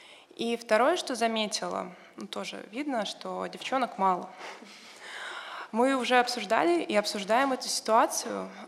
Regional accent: Moscow, Russia; Мне 27 лет, я из Москвы.

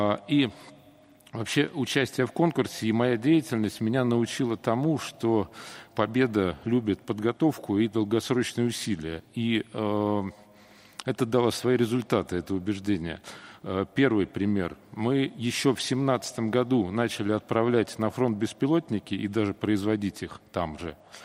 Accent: Saint Petersburg, Russia; Я из Санкт-Петербурга

